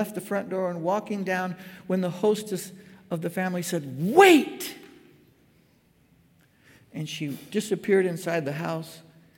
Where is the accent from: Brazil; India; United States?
Brazil; I grew up in Brazil